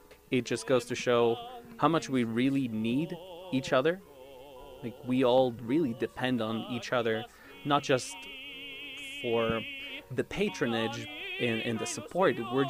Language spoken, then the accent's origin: English; Mexico; also born or lived in Texas; now in United States; I'm a tenor from Mexico.